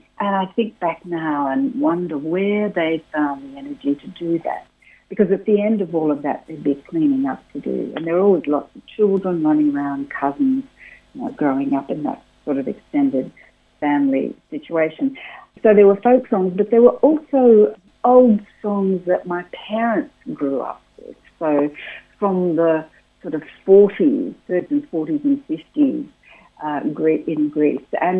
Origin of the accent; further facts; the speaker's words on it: Sydney, New South Wales, Australia; I grew up in West Marrickville in Sydney, which was very Greek at that stage with a bit of Italian.